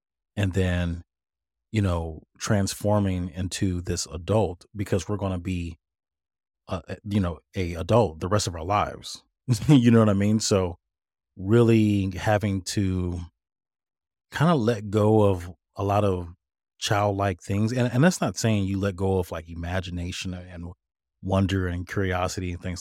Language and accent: English; St. Louis, Missouri, United States; we are both originally from St. Louis, Missouri